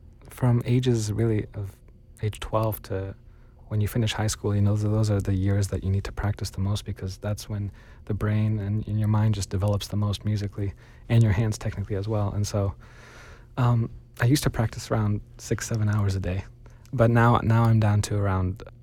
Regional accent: Toronto, Ontario, Canada; I'm from Toronto, Canada, and I am 19 years old.

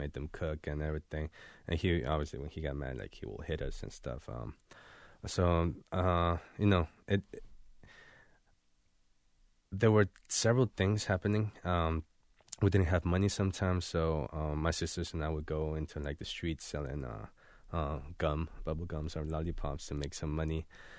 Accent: Puebla, Mexico; also born or lived in Acapulco, Guerrero / Veracruz; I was born in Acapulco, Guerrero. I was just born there, so I can say I really know the state. I grew up in two states, in Puebla, which is around 2 hours away from Mexico City, and also in Veracruz, which is like in the coast of Mexico.

